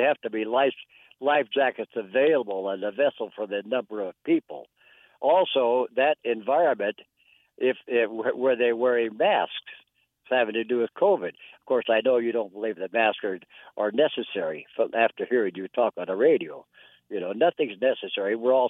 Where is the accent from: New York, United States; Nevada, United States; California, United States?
Nevada, United States; I happen to know this, even though I'm from Nevada.